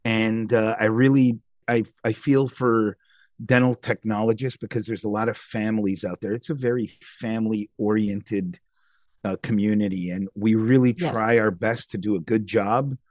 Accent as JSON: {"language": "English", "town": "Toronto", "region": "Ontario", "country": "Canada", "tie": "born there", "said": "So I was born in Toronto, Canada."}